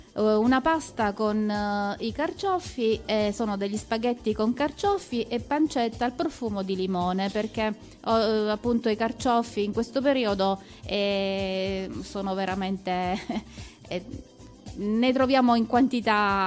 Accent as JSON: {"language": "Italian", "town": "Caltagirone", "region": "Sicily", "country": "Italy", "said": "come ha detto Franco, ho 52 anni e sono di Caltagirone naturalmente."}